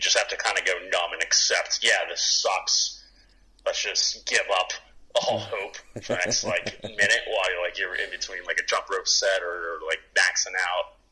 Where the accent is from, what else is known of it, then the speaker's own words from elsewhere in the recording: Morgantown, West Virginia, United States; It's in Morgantown, my hometown.